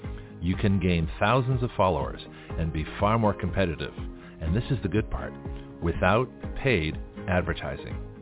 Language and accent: English; Toronto, Ontario, Canada; Laura Abalese from Toronto, my hometown, my birthplace, and her birthplace too.